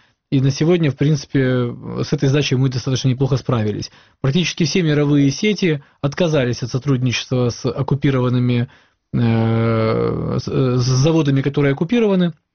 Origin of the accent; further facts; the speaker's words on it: Crimea, Ukraine; Я это, как крымчанин, вот присягаю, что это так.